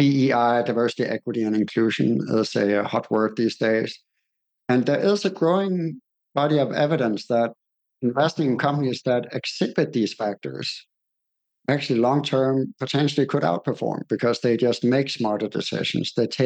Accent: Denmark; I'm actually from Denmark.

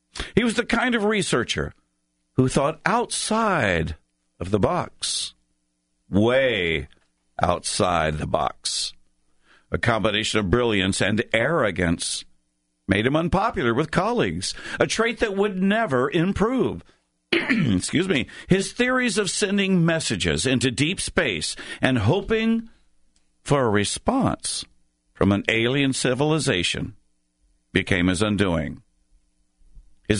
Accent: Florida, United States; Folks, my story is about a legend I'd heard as a young boy growing up in Florida.

